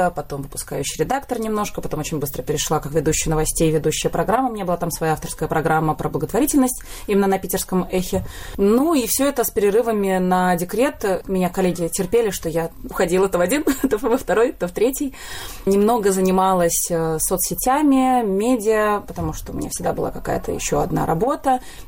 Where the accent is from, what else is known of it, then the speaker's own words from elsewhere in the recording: Saint Petersburg, Russia; В Петербурге я прожила 31 год своей жизни. Училась в Академии театральной на Маховой на театроведческом факультете.